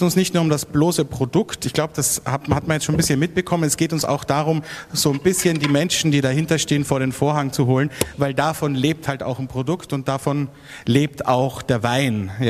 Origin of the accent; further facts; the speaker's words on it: Burgenland, Austria; Hier in dem Fall ist es Pinot Noir, also eine Rotweinsorte, die vor allem bei uns im Burgenland sehr verbreitet ist.